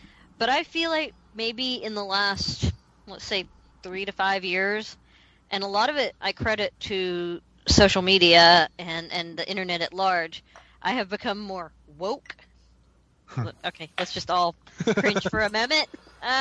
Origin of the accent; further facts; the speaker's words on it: Knoxville, Tennessee, United States; From my hometown of Knoxville, Tennessee.